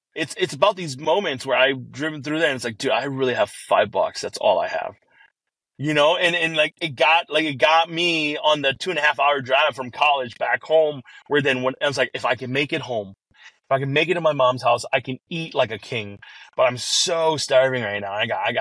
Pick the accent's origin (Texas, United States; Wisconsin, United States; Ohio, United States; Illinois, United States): Wisconsin, United States; La Crosse; I grew up in La Crosse. That's the home of Quick Trip.